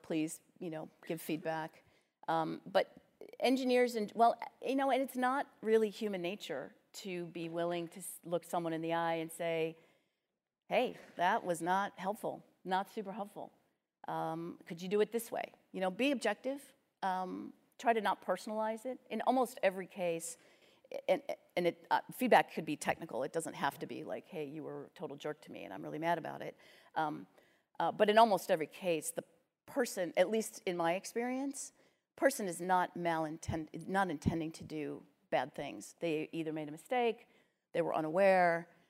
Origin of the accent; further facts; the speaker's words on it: Ireland; I'm Irish. That's very Irish, by the way, to admit you are a dummy.